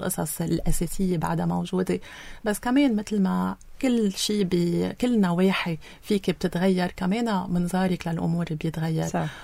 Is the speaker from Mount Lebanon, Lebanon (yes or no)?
no; Beirut, Beirut Governorate, Lebanon; أوكي، أول شيء أنا ربيت ببيروت، ربيت مع خيي.